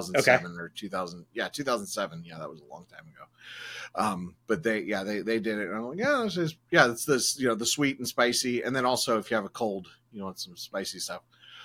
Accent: Columbus, Ohio, United States; And of course, I'm from Columbus, Ohio, so we'd have one night for pizza and another night for Donato's pizza every week.

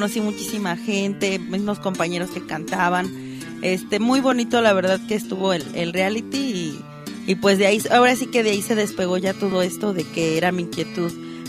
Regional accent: Irapuato, Guanajuato, Mexico; born there; yo soy nacida aquí en la ciudad de Irapuato, Guanajuato. Ajá. Nací un 13 de abril

